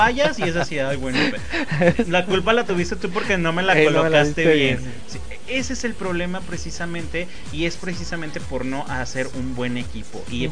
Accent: Mexico; Te pones uno como mexicano hablando precisamente de.

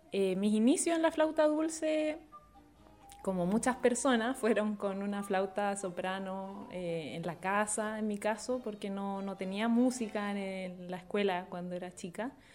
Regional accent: Viña del Mar, Valparaíso, Chile; Venía, bueno, yo soy de Viña del Mar, viajaba cada cierto tiempo a tomar clases bastante extensas

